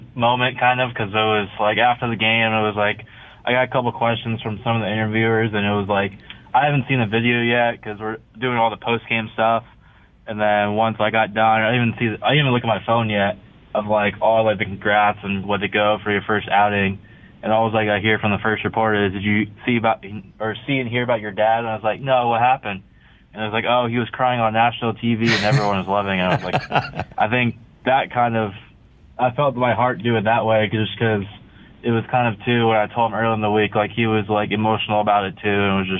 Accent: California, United States; born there; So I was born out in like San Diego area, like Camp Pendleton, the Marine Corps base, out kind of by like Huntington Beach.

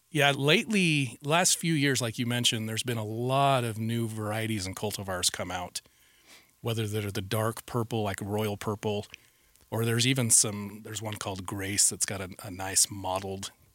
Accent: Utah, United States; You're very welcome. It's definitely snowy up where I'm from.

